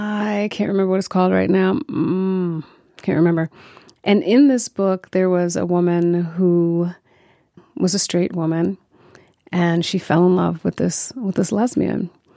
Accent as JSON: {"language": "English", "town": "New York City", "region": "New York", "country": "United States", "said": "And so I'm a New Yorker. I know New York well. I love New York."}